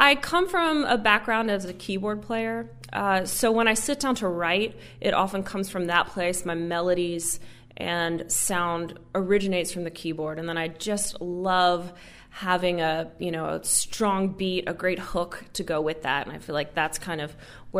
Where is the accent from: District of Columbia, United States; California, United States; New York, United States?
District of Columbia, United States; Washington; now in Nashville, United States; Well, originally I'm from Washington, D.C., and then I've been in Nashville for several years now and pursuing music there.